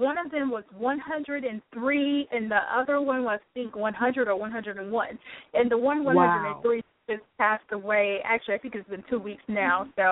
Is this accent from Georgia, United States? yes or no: yes; Cordele, Georgia, United States; my hometown is Cordele, Georgia.